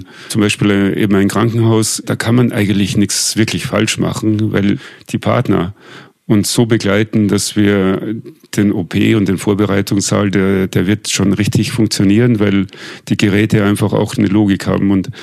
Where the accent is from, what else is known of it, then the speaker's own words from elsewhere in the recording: Graz, Styria, Austria; ich habe in Graz studiert, ich bin in Graz auch aufgewachsen und wollte einmal weg aus Österreich.